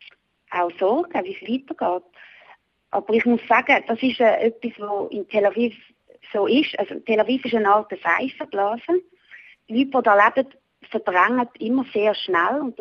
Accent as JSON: {"language": "German", "region": "Zurich", "country": "Switzerland", "tie": "born or raised there", "moved": "as an adult", "said": "Ich bin sehr verbunden mit Zürich. Das ist meine Stadt, wo ich aufgewachsen bin und wo meine Familie lebt."}